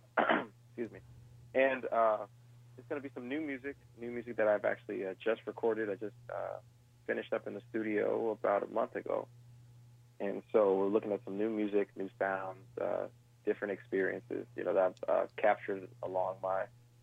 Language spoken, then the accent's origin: English; Connecticut, United States; He's from Connecticut. I'm also from Connecticut.